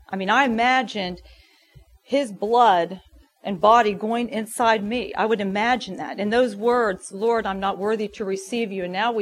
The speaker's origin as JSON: {"language": "English", "town": "Morgantown", "region": "West Virginia", "country": "United States", "tie": "born there", "said": "I was born here in Morgantown. My dad is a doctor. My mom is a nurse. I'm the oldest of four. I was raised Catholic, and we went to church regularly."}